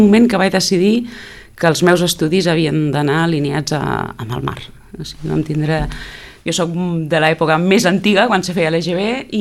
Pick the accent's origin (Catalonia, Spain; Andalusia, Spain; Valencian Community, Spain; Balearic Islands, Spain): Catalonia, Spain; L'Hospitalet de l'Infant; born there; jo he nascut a l'Hospitalet de l'Infant, des de ben petita doncs tinc la sang que és sal.